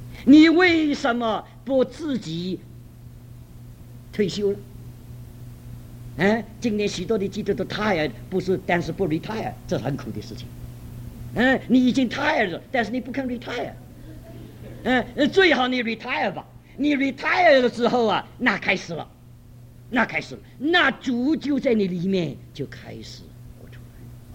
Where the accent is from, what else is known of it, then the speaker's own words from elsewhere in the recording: Shanghai, China; accent: Shanghainese; 这是我们上海话，一年不如一年